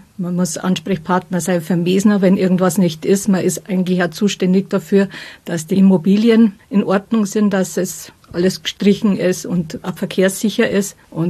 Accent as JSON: {"language": "German", "town": "Böbing", "region": "Bavaria", "country": "Germany", "said": "Also gerade bei uns in Böbing, da ist die Kirche auf dem Berg droben. Von jeder Seite, wenn ich heimfahre, sehe ich als erstes die Kirche."}